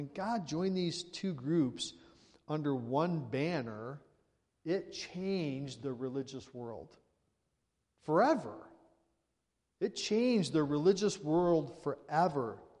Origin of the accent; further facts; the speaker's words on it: Nevada, United States; Because we're from Nevada. I mean, it's a whole different world out there.